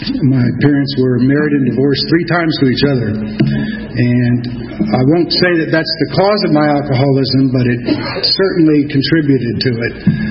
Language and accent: English; Tampa, Florida, United States; born there; But anyway, I was born in Tampa, Florida, 1956. Youngest of four kids.